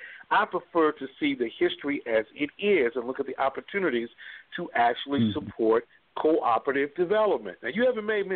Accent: Tuskegee, Alabama, United States; born there; remember, I was born in Tuskegee.

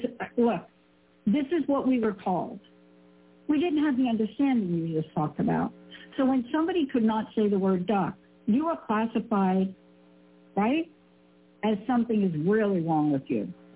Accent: New York City, New York, United States; Look, I grew up, I'm a kid from New York. I grew up in the projects.

